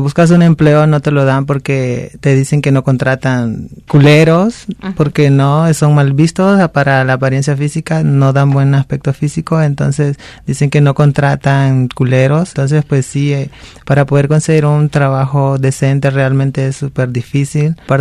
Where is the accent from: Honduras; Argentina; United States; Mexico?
Honduras; San Pedro Sula, Cortés; moved away; Soy de Honduras, de la ciudad de San Pedro Sula.